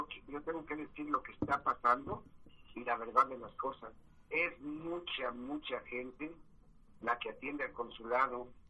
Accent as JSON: {"language": "Spanish", "country": "Mexico", "said": "Es primera vez en la historia de mi vida que tengo una identificación como mexicano"}